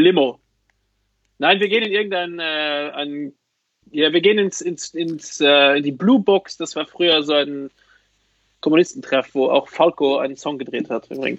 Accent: Luxembourg; Bei uns in Luxemburg heißt das Lastik.

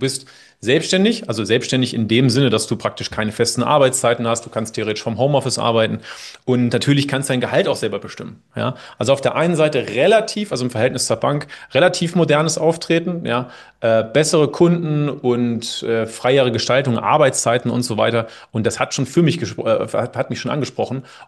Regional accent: Göttingen, Lower Saxony, Germany; das war in Göttingen, wo ich herkomme, war das Thema

